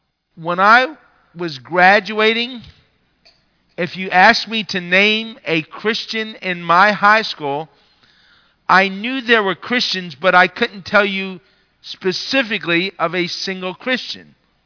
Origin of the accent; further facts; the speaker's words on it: United States; All five of us kids, me being the oldest, grew up, born and raised here in the United States of America.